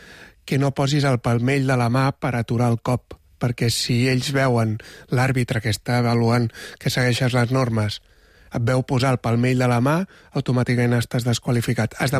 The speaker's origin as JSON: {"language": "Catalan", "town": "Granollers", "region": "Catalonia", "country": "Spain", "said": "o sóc de Granollers."}